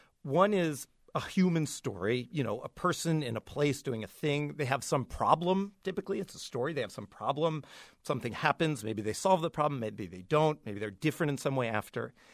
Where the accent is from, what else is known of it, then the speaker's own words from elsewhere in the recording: California, United States; I don't know if that happened to anyone else or just because I'm from California.